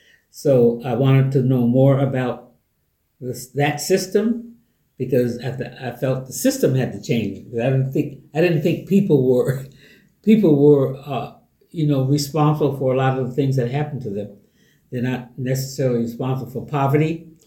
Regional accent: Witherby, New York, United States; Looking at upstate New York, where most of those prisons were built, from, you know, in my hometown area, as a matter of fact, they built one of those prisons right across the street from my home in Witherby.

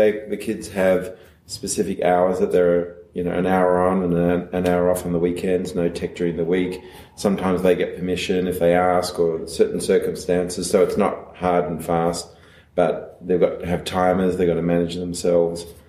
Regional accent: Sydney, New South Wales, Australia; I grew up in Sydney. I grew up in Lane Cove, actually.

